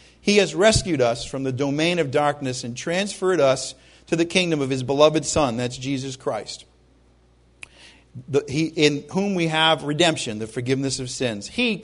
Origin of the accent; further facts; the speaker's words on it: Rhode Island, United States; When I was growing up in Rhode Island, it was a Catholic thing.